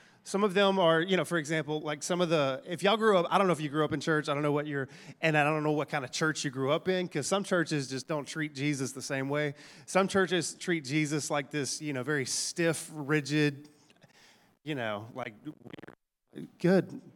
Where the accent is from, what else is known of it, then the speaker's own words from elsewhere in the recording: Texas, United States; I'm from East Texas. That boy's name is Darius.